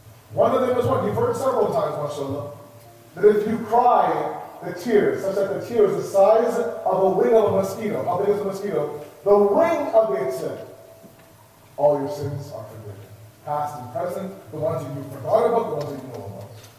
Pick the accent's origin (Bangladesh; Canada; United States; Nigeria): Canada; Toronto, Ontario; Born and raised in Toronto